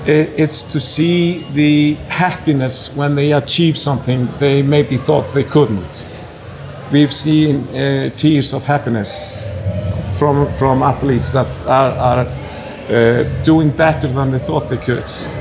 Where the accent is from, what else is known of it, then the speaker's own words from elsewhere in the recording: Iceland; English is a second language; I am from Iceland and I'm a coach on this tournament.